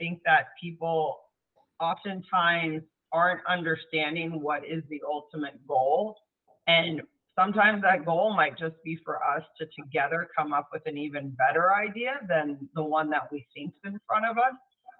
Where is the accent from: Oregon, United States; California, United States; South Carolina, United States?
Oregon, United States; accent: Midwestern; also born or lived in Minnesota; No, I was born in a small farming community in Minnesota, hence the Midwestern accent. But I grew up in Southern Oregon, so I'm a Pacific Northwest girl.